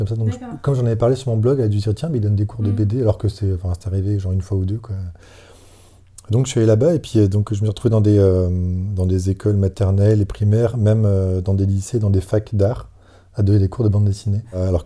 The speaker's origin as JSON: {"language": "French", "town": "Dunkirk", "region": "Hauts-de-France", "country": "France", "said": "parce que je suis de Dunkerque à la base"}